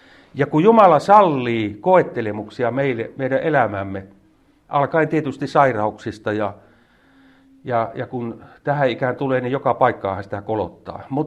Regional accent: Kirkkonummi, Uusimaa, Finland; Täällä meillä on meri siellä, kun mä oon Kirkkonummelta, sillä on merenjää, mutta täällä on järvenjää.

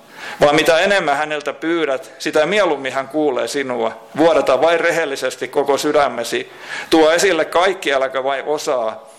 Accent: Southwest Finland, Finland; minulla on ihan todennäköisesti lapsuuden päiviltä muisto käynnistä Turun linnassa, kun olen kotoisin aika läheltä sieltä seudulta.

